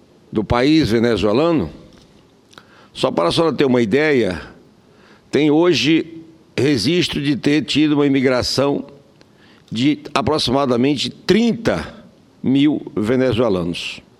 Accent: Roraima, Brazil; lá no meu estado de Roraima

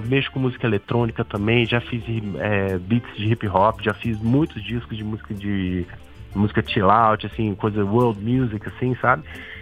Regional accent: Brazil; E ao mesmo tempo eu também sou brasileiro

